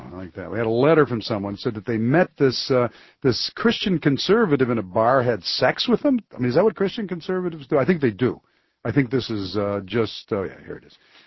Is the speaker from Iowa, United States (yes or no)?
no; Detroit, Michigan, United States; Bush bringing his traveling circus here to my hometown, the Detroit area